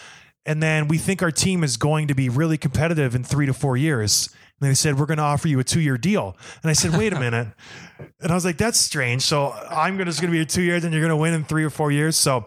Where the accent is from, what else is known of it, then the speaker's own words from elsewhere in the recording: Edmonton, Alberta, Canada; born there; I was born in Edmonton